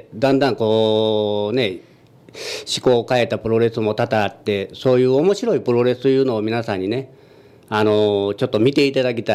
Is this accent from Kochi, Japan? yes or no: yes; Kochi, Japan; いや市内もう小学校の3年生ぐらいまではおったんですけど